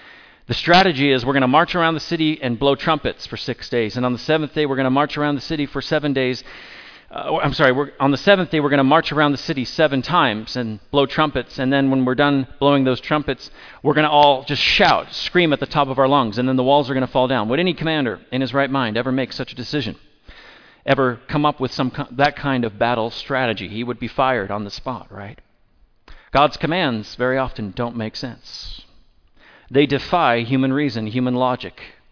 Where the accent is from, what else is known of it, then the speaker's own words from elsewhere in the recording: California, United States; now in Austria; As a Californian in Austria, and I'm like, I've never been to Utah.